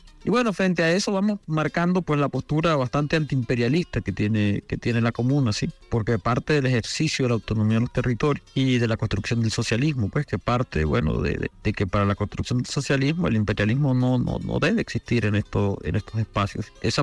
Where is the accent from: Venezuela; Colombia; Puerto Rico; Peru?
Venezuela; Mérida; Somos campesinos, somos merideños y somos andinos en general